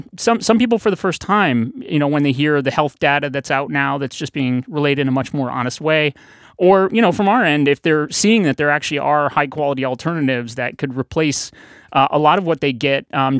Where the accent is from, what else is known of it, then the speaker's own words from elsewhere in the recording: St. Louis, Missouri, United States; So like beer barrels, where I grew up in St. Louis, the Anheuser-Busch Clydesdales, the famous horses dragging the beer barrels along.